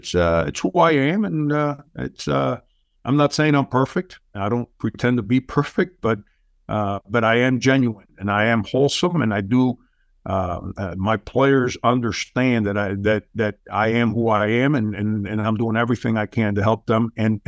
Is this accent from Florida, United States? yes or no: yes; Florida, United States; But Jay, I grew up in South Florida, and it was back then, I guess the early 80s